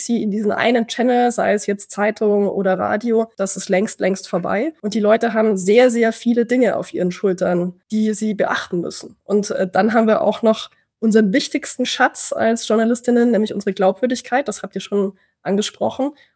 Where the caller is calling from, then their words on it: Munich, Bavaria, Germany; aus München heute.